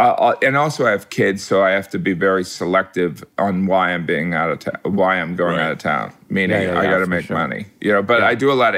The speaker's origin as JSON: {"language": "English", "region": "Midwest", "country": "United States", "tie": "born or raised there", "said": "No, I thought it was growing up in the Midwest. I used to look around and be like, I mean, I know I wanted to be a farmer and everything"}